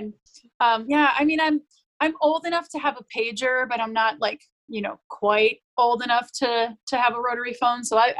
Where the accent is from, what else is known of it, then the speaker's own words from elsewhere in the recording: Minneapolis, Minnesota, United States; And I'm from Minneapolis, which is a little bit more populated.